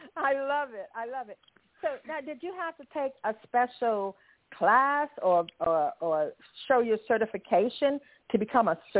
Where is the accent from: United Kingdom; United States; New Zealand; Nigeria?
United Kingdom; Birmingham, West Midlands; I'm a Brum.